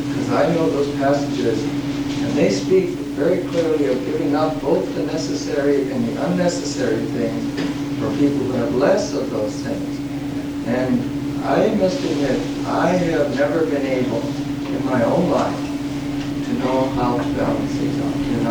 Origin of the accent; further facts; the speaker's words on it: United States; But I, as an American, have a problem with all that other stuff I can't say I need.